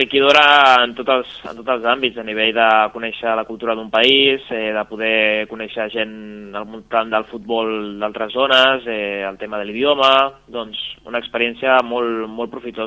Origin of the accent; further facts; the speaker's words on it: Sant Pere de Ribes, Catalonia, Spain; also born or lived in China; Jo soc de Sant Pere de Ribes